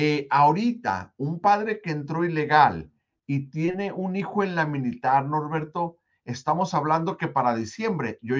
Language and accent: Spanish; Mexico; Mi papá es de Virginia, no sabe hablar español. Pero déjenles digo una cosa, mi corazón es de México, mi madre es de México, yo de chico me crié en México de pequeño